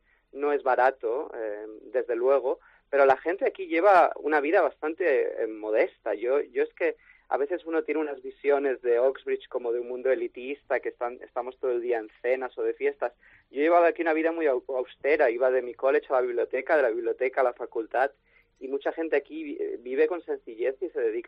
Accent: Barcelona, Catalonia, Spain; moved away as an adult; Yo soy catalán, sí. Nací en Barcelona y pasé allí mis primeros 25 años de vida.

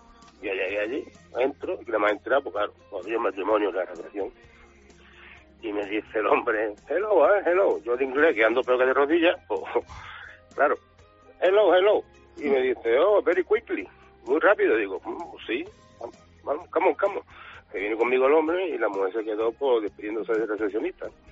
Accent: Málaga, Andalusia, Spain; now in Potes, Spain; Sí, malagueño de Potes, sí, señor.

